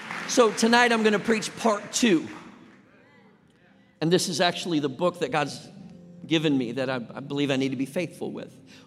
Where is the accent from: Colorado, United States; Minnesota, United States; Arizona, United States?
Minnesota, United States; And I was born and raised in Minnesota. So when we're driving with my dad, it is like January, where it's like 10 below.